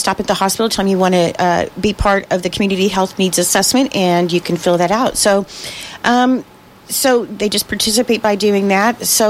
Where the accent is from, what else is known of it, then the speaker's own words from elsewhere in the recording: Phoenix, Arizona, United States; now in Norton, United States; You know, I'm from Phoenix, and, you know, now I go, when I go back to Phoenix, people think I'm just so weird because I'm so friendly.